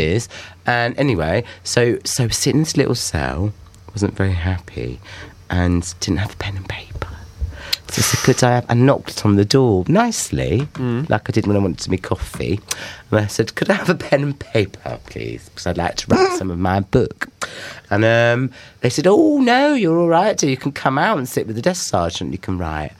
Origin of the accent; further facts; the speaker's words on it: London, United Kingdom; ….